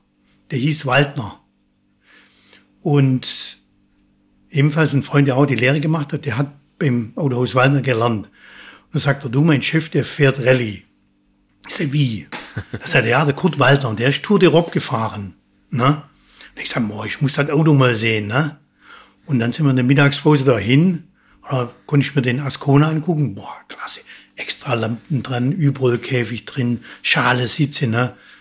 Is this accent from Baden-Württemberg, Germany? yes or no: yes; Sulz am Neckar, Baden-Württemberg, Germany; born there; Also gebürtig komme ich aus dem Schwabenland. Aha. Ne? Genauer gesagt aus Sulz am Neckar, Bergfelden. Ein kleines Hellendorf, war damals 1500 Einwohner. Ja, und da komme ich her, da bin ich 1957 geboren.